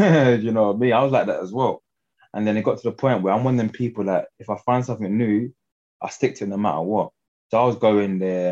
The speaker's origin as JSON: {"language": "English", "region": "London", "country": "United Kingdom"}